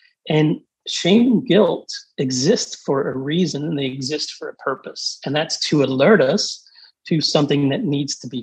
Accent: the South, United States; I grew up around food, being a Southerner with a grandmother has, you know, the garden in the basement full of mason jars.

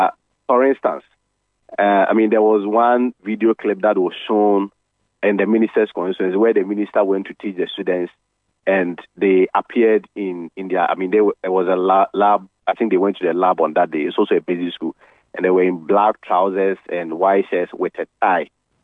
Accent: Domiabra, Ghana; if you come to my hometown, Domiabra, for instance, and you build a school in the center of the town

